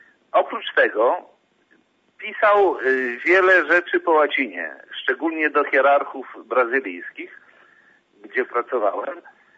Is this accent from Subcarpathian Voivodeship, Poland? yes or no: no; Białystok, Podlaskie Voivodeship, Poland; now in Switzerland; jestem tutaj w Szwajcarii od wielu lat, a pochodzę z diecezji z Białegostoku.